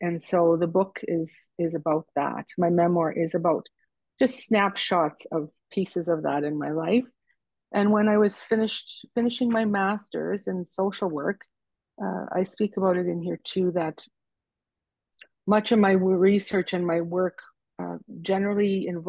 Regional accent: Canada; my life experience growing up in Barron's River First Nation as an Indigenous child and person, and then coming to the city to have to go to high school

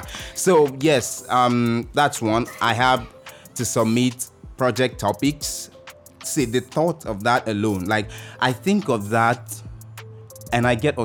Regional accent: Nigeria; I am a Nigerian student who is schooling, or being schooled, rather, in this Nigeria.

